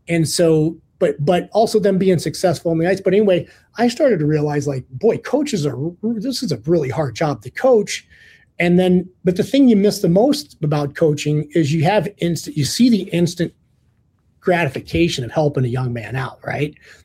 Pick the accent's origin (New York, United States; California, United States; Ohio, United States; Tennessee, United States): Ohio, United States; I grew up in the Midwest in Ohio. I didn't start playing hockey until I was later in my life.